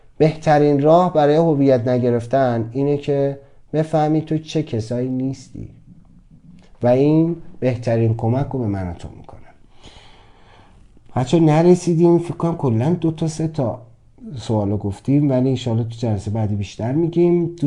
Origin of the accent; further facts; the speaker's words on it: Tehran, Tehran Province, Iran; born there; دقیقا به همین اندازه ای که من در تهران به دنیا اومدم،